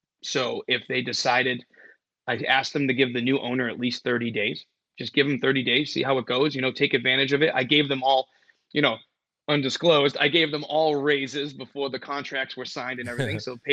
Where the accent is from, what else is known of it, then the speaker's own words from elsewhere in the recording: Danvers, Massachusetts, United States; also born or lived in Gloucester; Yeah, I was born in Gloucester, and then I moved to Danvers when I was in middle school.